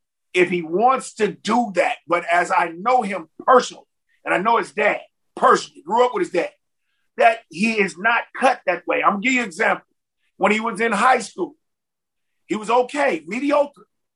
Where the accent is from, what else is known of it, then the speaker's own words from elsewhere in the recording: Oakland, California, United States; He cut from the cloth I'm from. We are from Oakland. We're just tough, man.